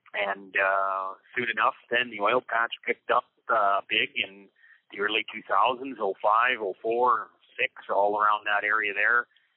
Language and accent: English; Claresholm, Alberta, Canada; So, basically I grew up in a little town called Clairsome, Alberta, born and raised there.